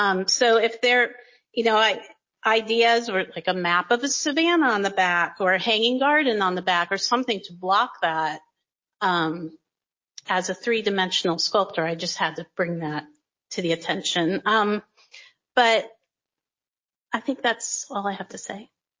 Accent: Canton, Ohio, United States; I'm also from Northeast Ohio, so

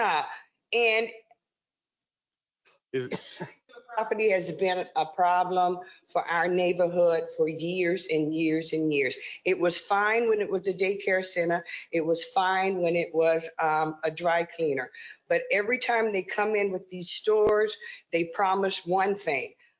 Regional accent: Miami, Florida, United States; I grew up in the Liberty City area, and this corner has been a problem.

